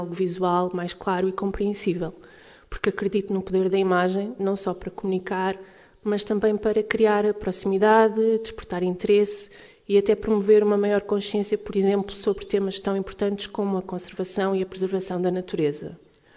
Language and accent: Portuguese; Lisbon, Portugal; now in Azores, Portugal; Eu sou de Lisboa, mas escolhi viver nos Açores há cerca de 4 anos